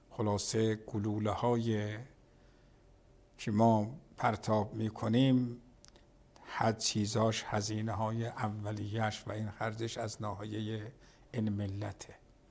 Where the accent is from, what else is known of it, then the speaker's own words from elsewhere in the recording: Iran; به عنوان یک ایرانی که علاقه دارد به خاک وطنش